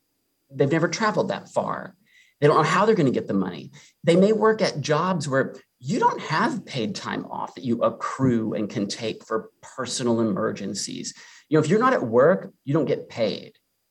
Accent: San Antonio, Texas, United States; Okay, so look, I grew up in San Antonio. I've lived my entire life here. I grew up with over 50 first cousins throughout South Texas.

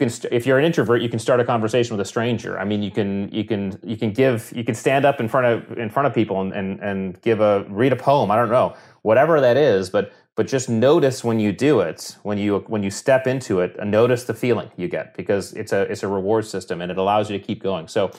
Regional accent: Connecticut, United States; born or raised there

